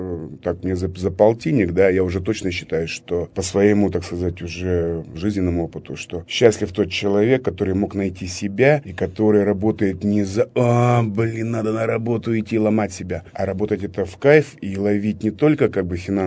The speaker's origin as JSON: {"language": "Russian", "town": "Yekaterinburg", "region": "Sverdlovsk Oblast", "country": "Russia", "tie": "born or raised there", "said": "Вот, а мне повезло, я рос на Уралмаше, рядом с лесом."}